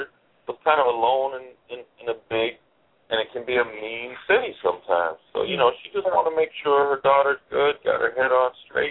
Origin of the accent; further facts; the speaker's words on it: Detroit, Michigan, United States; You know, I grew up in Detroit, and both my parents worked basically a lot.